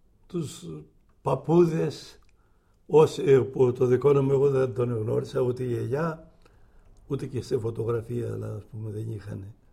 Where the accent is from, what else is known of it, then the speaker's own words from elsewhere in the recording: Misogori, Peloponnese, Greece; Γεννήθηκα στο Μισογόρι, στο επαρχία Πηλίας, νομό Μεσσηνίας.